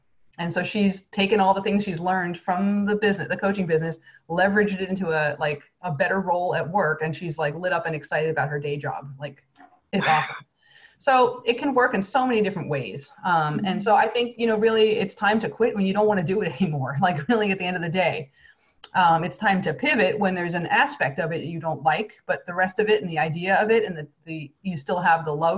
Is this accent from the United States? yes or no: yes; New Jersey, United States; it could just be because I'm from New Jersey, but I have a lot of love for The Godfather.